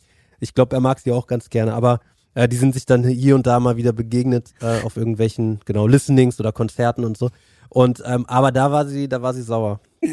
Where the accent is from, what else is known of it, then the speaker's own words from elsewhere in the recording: Berlin, Germany; Ich bin ja Berliner.